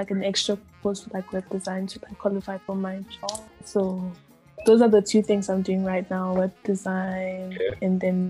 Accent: Ghana; Well, I'm from Ghana.

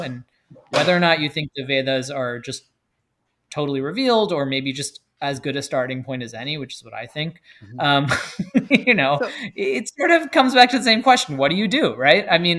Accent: Texas, United States; As a Texan, I don't know if I can unsubscribe to that.

